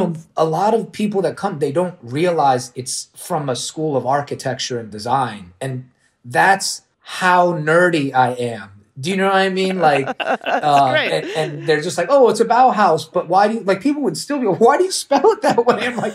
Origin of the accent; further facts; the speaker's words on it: Washington, District of Columbia, United States; born there; also born or lived in Orlando; I was born in D.C. And so I will explain this is Patrick Ewing like was everything in D.C.